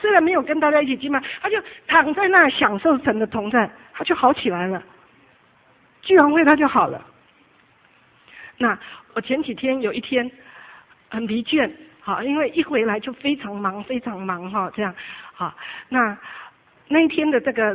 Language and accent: Chinese; China; 我好像更多的看见我们中国人真的是5000年悠久历史文化